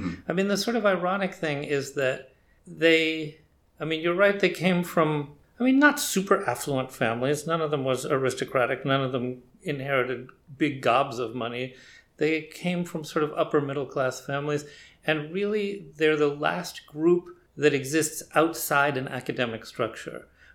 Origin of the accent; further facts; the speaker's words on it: United States; You asked me earlier how I was interested in Bloomsbury as an American